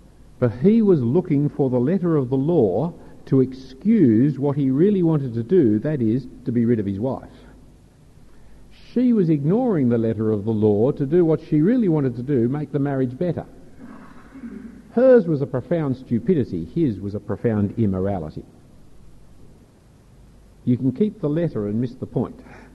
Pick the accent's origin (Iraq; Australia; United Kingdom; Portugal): Australia; As an Australian citizen, it is an appalling thing. It is destructive of our society. But I'm a citizen of the kingdom of heaven, first and foremost, and my Australian citizenship is relatively unimportant.